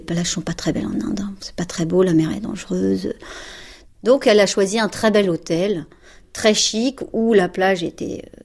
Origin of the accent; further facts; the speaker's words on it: Paris, Île-de-France, France; born there; j'ai 49 ans, je suis née à Paris dans le 13e. On habitait dans le 9e